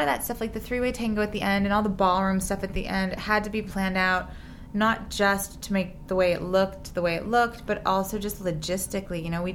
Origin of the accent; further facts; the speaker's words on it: Los Angeles, California, United States; No, I grew up in Los Angeles, and I went there.